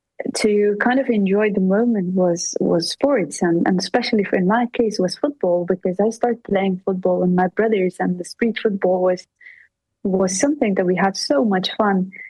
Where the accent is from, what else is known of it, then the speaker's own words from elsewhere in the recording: Pakistan; now in Afghanistan; We came back to Afghanistan with different mindset because we grew up in Pakistan early on. Many refugees, Afghan refugees, came back.